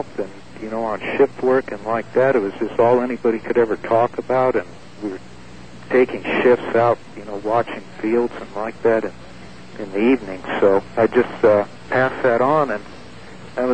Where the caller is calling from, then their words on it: Yuma, Arizona, United States; also born or lived in Wyoming; Yes, good evening, Art. This is … in Yuma, Arizona.